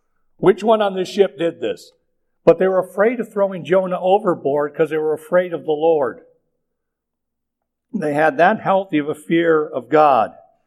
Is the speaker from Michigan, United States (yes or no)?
yes; Detroit, Michigan, United States; I know nothing about sheep. I'm from Detroit, for crying out loud.